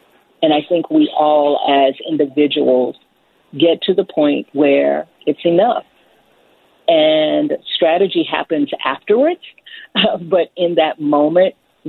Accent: Baton Rouge, Louisiana, United States; I'm not sure if you all know, but I am from Baton Rouge, Louisiana.

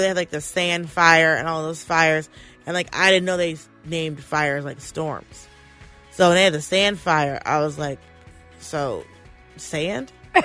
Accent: Atlanta, Georgia, United States; Because, I grew up in Atlanta. Like, Atlanta's a very diverse city regardless of what people have never been there think it's not, but it is.

